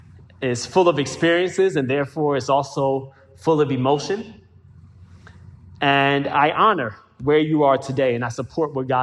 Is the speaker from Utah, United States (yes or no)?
no; Baltimore, Maryland, United States; I'm from Baltimore. I came to Yale, got a PhD in genetics.